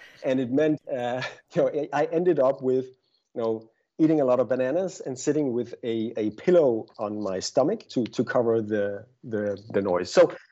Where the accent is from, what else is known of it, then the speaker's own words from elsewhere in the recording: Denmark; first language Danish; English is a second language; Danish is my first language and English is my second.